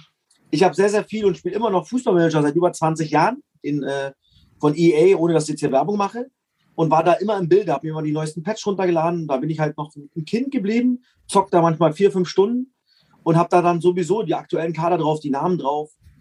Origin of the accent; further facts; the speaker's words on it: East Germany, Germany; Klar, für mich als Ossi freut mich natürlich